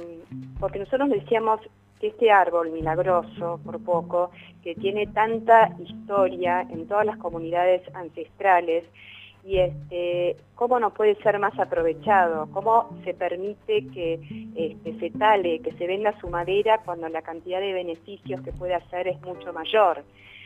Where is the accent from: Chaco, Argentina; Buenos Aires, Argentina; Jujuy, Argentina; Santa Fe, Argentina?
Buenos Aires, Argentina; Por ejemplo, nosotros, yo soy de Buenos Aires, y nosotros, yo me acuerdo cuando éramos chicos, llevábamos la espalda al río.